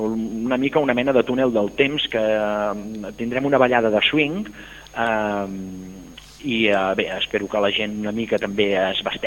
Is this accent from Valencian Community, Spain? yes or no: no; Granollers, Catalonia, Spain; jo sóc de Granollers